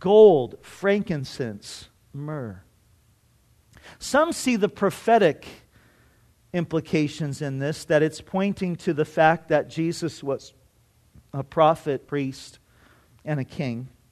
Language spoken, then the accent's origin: English; Garden Grove, California, United States; I grew up in Garden Grove till I was about, oh, I don't know, 5 or 6 years old. And on our street there in Garden Grove, there was a gal that lived a couple doors down from us across the street.